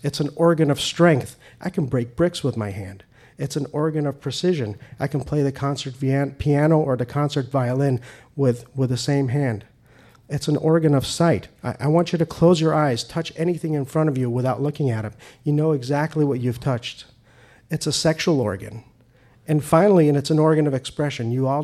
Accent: Iran; I'm Persian. I'm an immigrant from Iran.

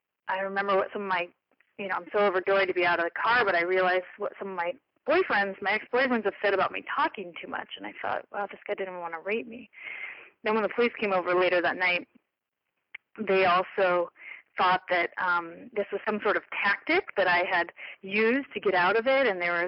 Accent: California, United States; I grew up in Orange County. My parents are still together.

